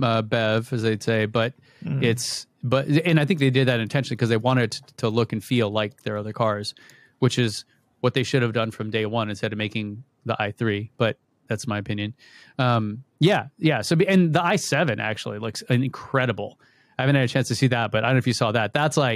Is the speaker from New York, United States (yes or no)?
no; Texas, United States; Hey, I was from Southern Texas.